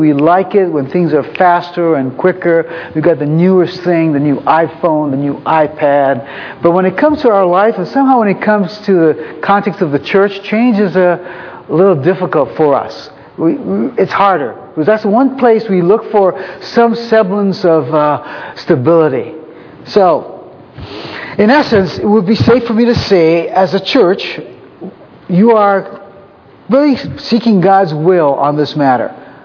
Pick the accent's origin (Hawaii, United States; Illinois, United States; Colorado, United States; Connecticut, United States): Hawaii, United States; now in California, United States; And I was born and raised in Hawaii, and I've been spending most of my life here on the West Coast for the last 30-something years.